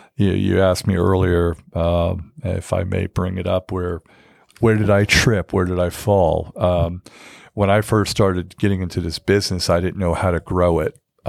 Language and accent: English; New York City, New York, United States; now in Atlanta, United States; I'm originally from New York. I moved to Atlanta a couple of years ago, backstory.